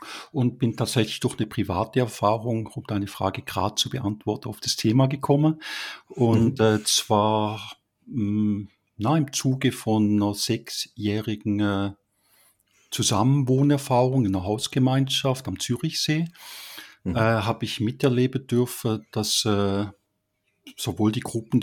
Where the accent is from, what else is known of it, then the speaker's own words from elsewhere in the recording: Baden-Württemberg, Germany; Wo komme ich her? Vom Bodensee oder genauer aus dem Hegau. Wohne jetzt seit 30 Jahren in der Schweiz, jetzt im schönen Luzern.